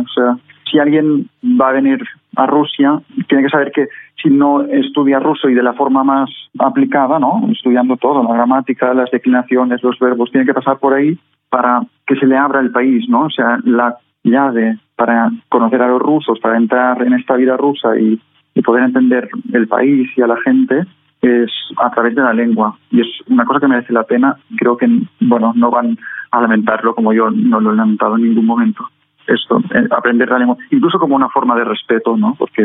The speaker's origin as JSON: {"language": "Spanish", "country": "Spain", "first_language": "ca", "second_language": "Spanish", "said": "me gusta bastante más enseñar catalán que español, ¿no? Me siento más cómodo, es mi lengua materna, al final."}